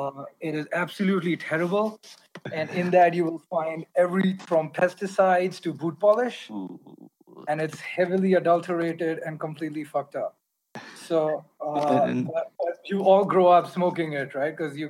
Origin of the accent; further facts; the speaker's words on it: India; I'm a writer from India. I've been a smoker now for, I think, 17 years.